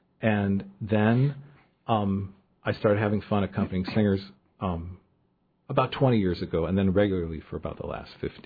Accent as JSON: {"language": "English", "town": "Juneau", "region": "Alaska", "country": "United States", "said": "I'm from Juneau, and, you know, my motto is bloom while you're planted."}